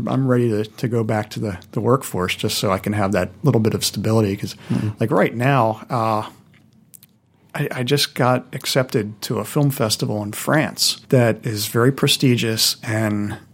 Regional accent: Baltimore, Maryland, United States; I said, okay, you know that I'm coming from Baltimore, and you know that in Baltimore there are some neighborhoods that you just do not walk through.

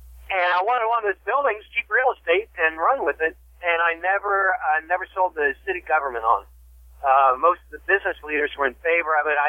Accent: Anderson, Indiana, United States; My hometown, Anderson, Indiana, lost 27,000 jobs. That's 7 million square feet of empty factory buildings.

